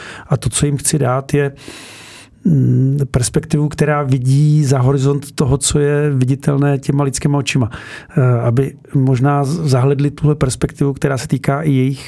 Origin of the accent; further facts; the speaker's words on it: Krkonoše, Czechia; Odmala lyžuji, protože jsem se narodil v Podkrkonoši a vlastně pocházím z Krkonoš.